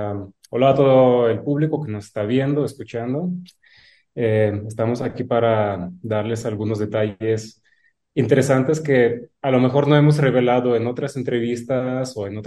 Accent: Belarus; born there; Spanish is a second language; Como pueden ver, no soy mexicano. tampoco soy ruso. Yo nací en Bielorrusia.

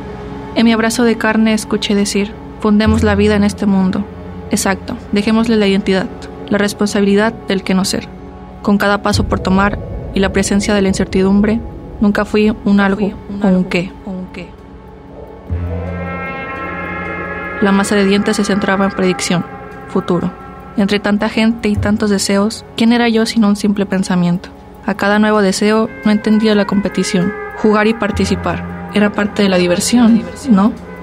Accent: Jalisco, Mexico; Vengo de Cecité, Jalisco, La Duraznera.

